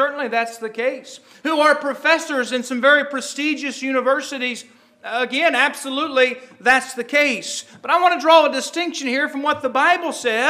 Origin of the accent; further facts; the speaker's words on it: United States; because I am an American, and I live here